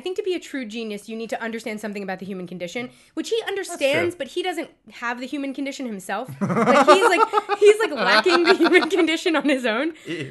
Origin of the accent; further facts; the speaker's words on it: New York, United States; we're both from New York and we both don't understand Mormonism.